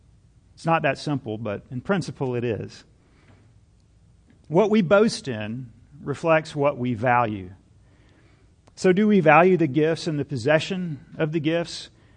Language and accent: English; Georgia, United States; That's what I'd say where I grew up in South Georgia, just bragging.